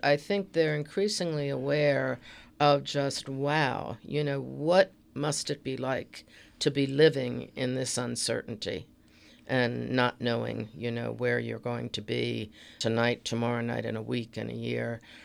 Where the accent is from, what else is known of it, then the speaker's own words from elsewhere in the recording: Baltimore, Maryland, United States; I grew up in Baltimore. My mom was actually alive at the time the Cohn sisters were alive.